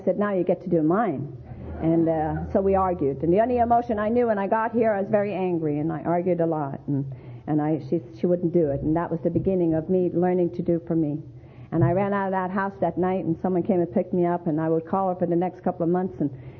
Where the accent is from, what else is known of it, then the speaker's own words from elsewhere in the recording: Ireland; moved away; because I came from Ireland and they really didn't know, and I came from a large family